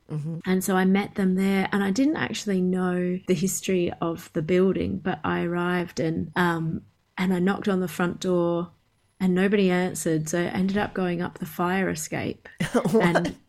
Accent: Australia; I'm down in Austin, Texas at the moment for South by Southwest. But I live in Australia. I'm from Australia, but I came to Memphis some years ago now, maybe about 2015, I think it was

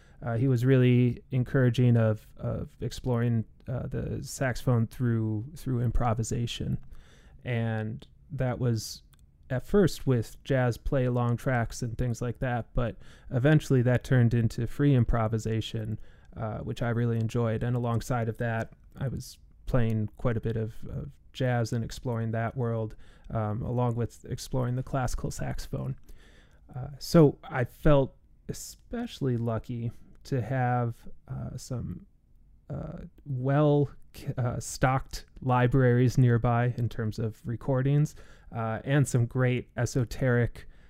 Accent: Wisconsin, United States; So I'm from Wisconsin, originally a small town just outside of Milwaukee.

